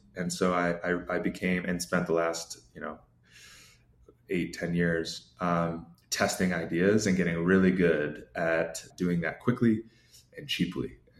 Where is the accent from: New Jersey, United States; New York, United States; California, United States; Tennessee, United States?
New York, United States; also born or lived in Chicago; now in Mexico City, Mexico; I'm in Mexico City right now, but I'm originally from New York and lived in Chicago for about a decade before this.